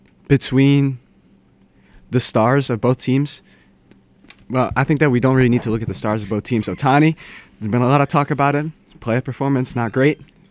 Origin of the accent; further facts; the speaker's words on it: New York, United States; As a New Yorker, you know I'm rooting for the Bronx Bombers.